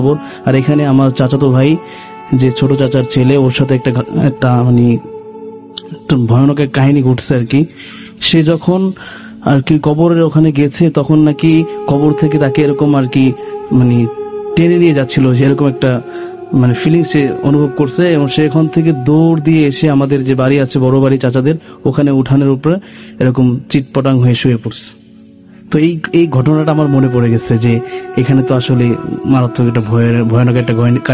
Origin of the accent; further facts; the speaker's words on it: Chuadanga, Khulna Division, Bangladesh; আমরা বেড়াতে যাই আমার গ্রামের বাড়ি চুয়াডাঙ্গা, এবং আমরা দিননাথপুর গ্রামে থাকি।